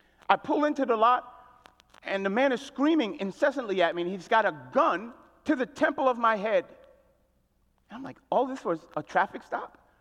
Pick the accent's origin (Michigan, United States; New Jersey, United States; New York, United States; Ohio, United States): New York, United States; I grew up in New York City, and I was the son of a Haitian immigrant. My father immigrated here from Haiti